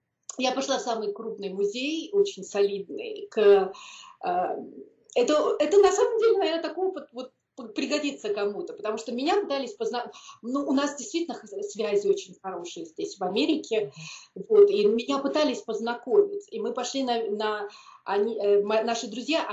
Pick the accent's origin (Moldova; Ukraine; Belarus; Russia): Russia; привет, я из России, художник.